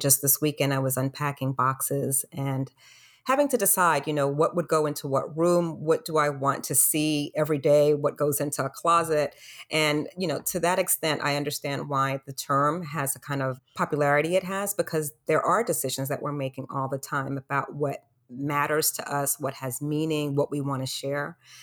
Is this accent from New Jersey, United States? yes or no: no; Brooklyn, New York, United States; born there; So although I was born in Brooklyn, I lived with my grandparents for 5 years before moving back to Brooklyn.